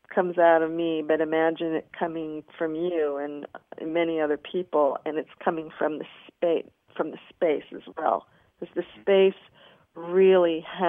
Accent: Kiryat Tivon, Northern District, Israel; So imagine, you know, imagine being in a womb space, because there are buildings in my hometown of Kiryat Tivon.

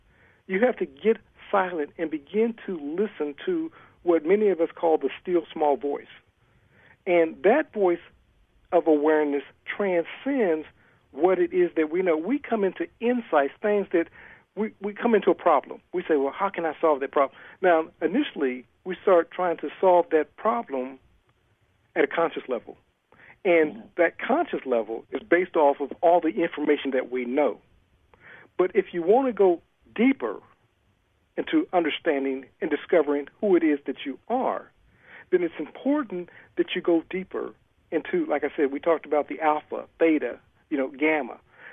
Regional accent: Ohio, United States; I'm originally from Ohio.

